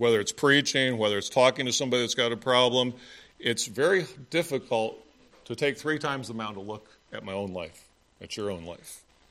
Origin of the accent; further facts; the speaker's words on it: United States; You know, I'm an American through and through.